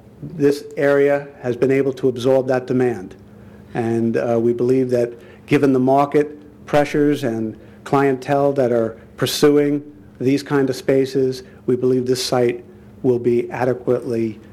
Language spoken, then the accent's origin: English; Long Island, New York, United States; I grew up on Long Island